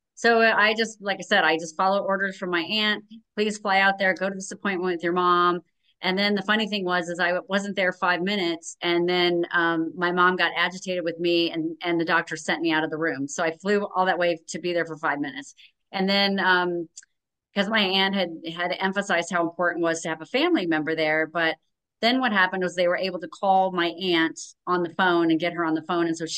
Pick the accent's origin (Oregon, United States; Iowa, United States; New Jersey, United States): Iowa, United States; I grew up in Iowa, so I'm a Midwesterner, and then moved around the country and ended up in the last year in Arizona.